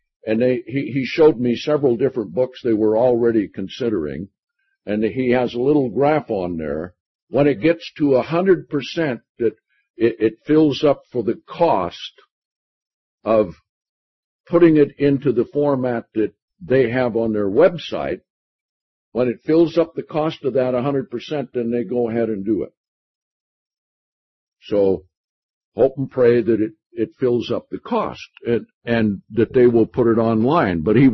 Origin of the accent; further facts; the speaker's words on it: Seattle, Washington, United States; born there; I was born in Seattle 74 and a half years ago.